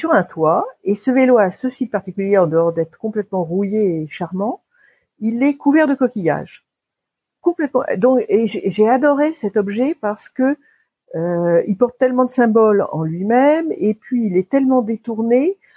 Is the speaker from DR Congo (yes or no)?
no; Paris, Île-de-France, France; J'ai grandi à Paris, j'ai grandi dans les beaux quartiers, ce qu'on appelle les beaux quartiers de Paris, c'est-à-dire à côté de Musée Galliera